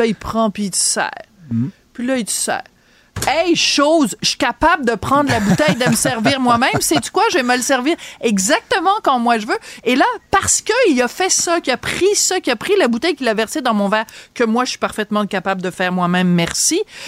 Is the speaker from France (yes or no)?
yes; France; born there; vous le savez, je suis née en France